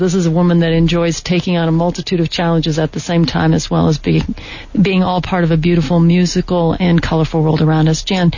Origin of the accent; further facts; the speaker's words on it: New England, United States; now in Tucson, United States; I'm also from New England, so to come here to live in the desert, it's like entirely different lifestyle.